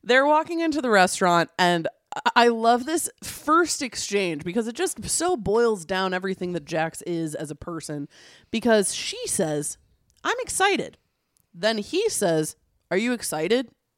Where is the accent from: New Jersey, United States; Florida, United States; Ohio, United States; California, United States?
New Jersey, United States; I'm from Jersey. Yeah, that's cool. You're from Jersey. Jersey Shore.